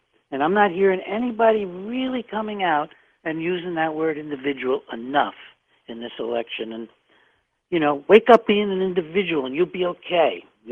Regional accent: United States; I'm an American. I'm glad to be an American.

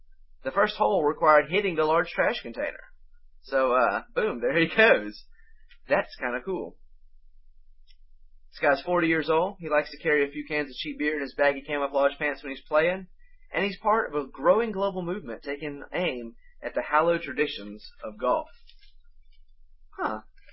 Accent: the South, United States; I'm from the South. I can't really speak well.

